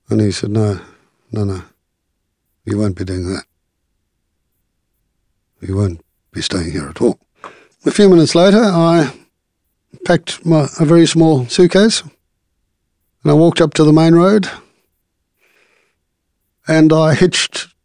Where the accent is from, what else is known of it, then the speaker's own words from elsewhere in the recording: South Africa; on the basis that I'm not a fit and proper person because I'm a South African.